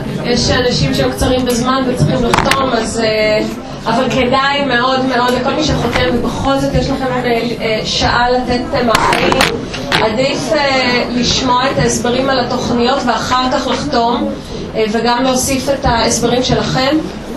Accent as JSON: {"language": "Hebrew", "town": "Haifa", "region": "Haifa District", "country": "Israel", "said": "אנחנו חיפאים לא כל כך מתורגלים לעניין הזה."}